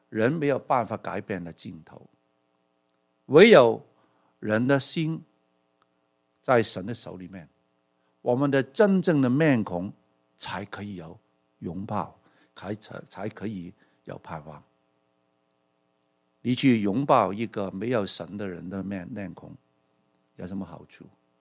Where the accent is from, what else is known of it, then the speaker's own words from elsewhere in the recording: Hong Kong; 38年前，我们香港人好几百万人